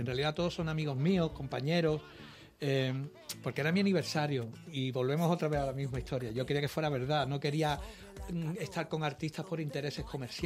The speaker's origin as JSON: {"language": "Spanish", "town": "Seville", "region": "Andalusia", "country": "Spain", "said": "Yo soy de Sevilla, pero mi abuela era gaditana."}